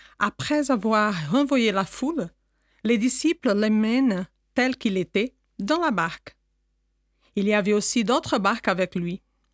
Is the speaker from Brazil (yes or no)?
yes; Brazil; Permettez-moi de vous partager un souvenir de mon enfance au Brésil